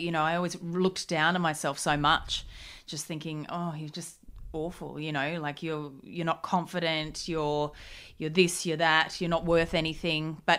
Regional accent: Gold Coast, Queensland, Australia; On the Gold Coast. Yeah. Party town.

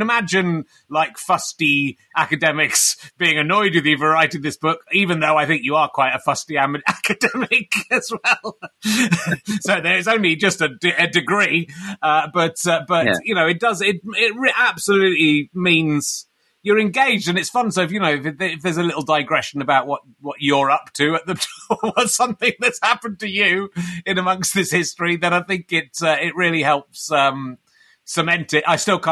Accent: Pocklington, Yorkshire and the Humber, United Kingdom; because I'm from Pocklington, which is near York.

